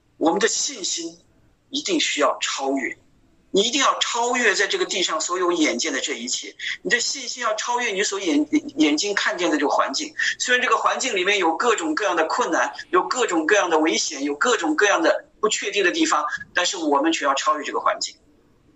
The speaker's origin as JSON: {"language": "Chinese", "country": "China", "said": "我们中国人，我们很就是我们每到一个地方呢，其实大多数中国人都忙着置业啊"}